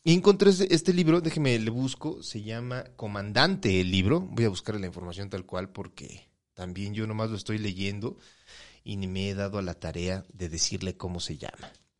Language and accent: Spanish; Mexico; born there; Yo nací en México, todo es mi tierra natal.